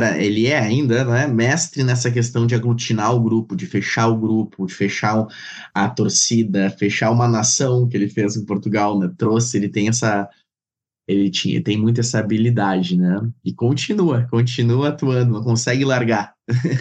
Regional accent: South Region, Brazil; Eu sou gremista, sou do sul do Brasil, né?

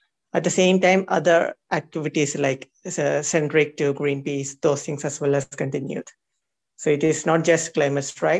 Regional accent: Kerala, India; I am from Kerala, India.

